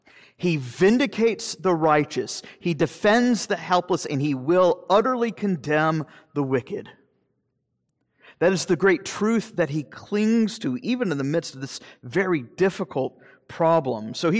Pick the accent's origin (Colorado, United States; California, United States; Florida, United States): Florida, United States; I'm from Florida, so I use the chair as a electric chair.